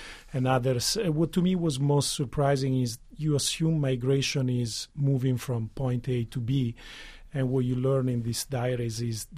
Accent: Italy; I'm from Italy

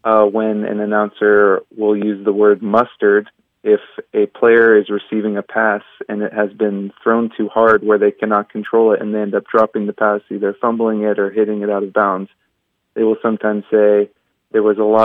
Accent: San Diego, California, United States; I'm from San Diego, California.

